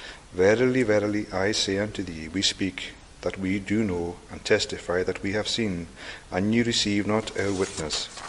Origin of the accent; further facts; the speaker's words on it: Scalpay, Scotland, United Kingdom; I'm from Scalpy in Harris, and I've lived there all my life. And I was raised by Christian parents